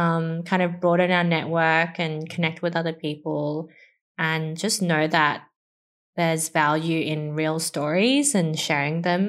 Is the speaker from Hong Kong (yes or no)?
yes; Hong Kong; born there; I was born in Hong Kong, which is a special administrative region now of China. I would say I'm honky, but then if you're being really like, I'm Chinese Australian, right?